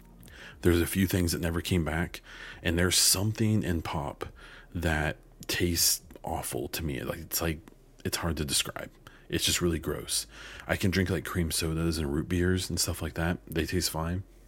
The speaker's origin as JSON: {"language": "English", "country": "United States", "said": "Well, my good man, I am an American, and we don't eat very healthy."}